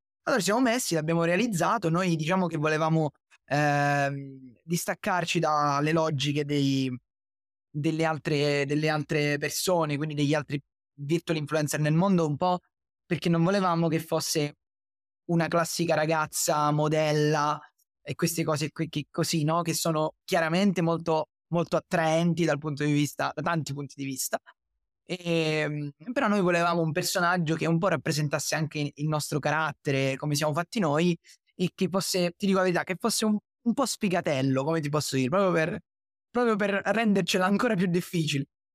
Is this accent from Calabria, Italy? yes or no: yes; Calabria, Italy; questo ragazzo che si chiama Giulio, che è del mio stesso paese, in Calabria, perché io sono calabrese.